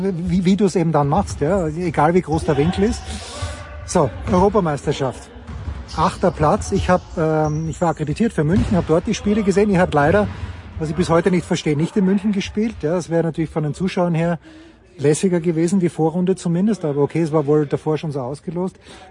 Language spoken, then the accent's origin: German; Austria; ich bin ja nicht Deutscher, ich bin Österreicher